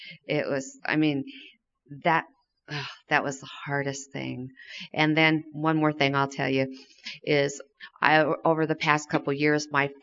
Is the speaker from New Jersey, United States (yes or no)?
no; Minnesota, United States; Steve is my husband, and this is our second year here, and we're from Minnesota.